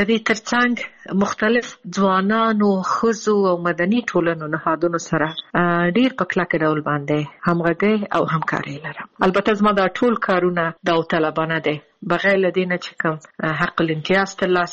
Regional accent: Afghanistan; او دا چې زه د افغانستان باندې یم زه ورځې شمیرم چې زه بیرته کله خپل ملک ته ځم

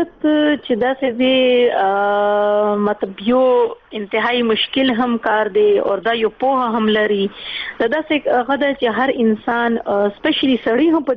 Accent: Khyber Pakhtunkhwa, Pakistan; زه یوه قبایلي یم، زه د ساؤت وزیرستان یم، مسوده یم

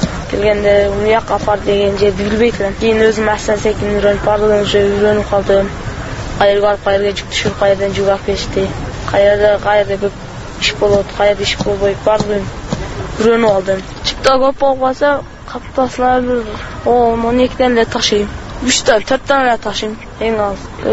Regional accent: Alai, Osh Region, Kyrgyzstan; Алайдан келдим буталга айынан.

